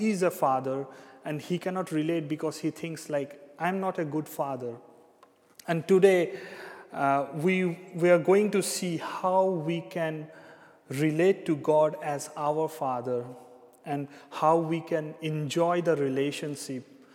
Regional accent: India; English is a second language; moved away as an adult; now in Zeist, Netherlands; I come all the way from India. Of course, today I'm not coming from India. I live in Zeist.

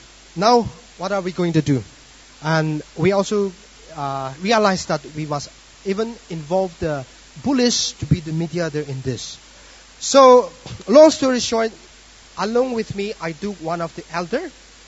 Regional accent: Nagaland, India; Okay, we are from the Nagaland state in India. And this is from the northeastern part of India.

